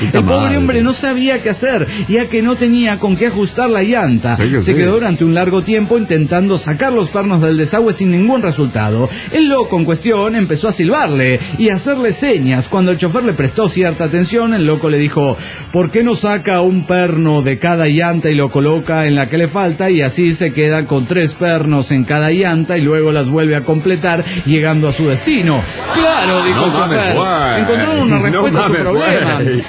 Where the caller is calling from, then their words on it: Tulancingo, Hidalgo, Mexico; soy el zapatista de Tulancingo, Hidalgo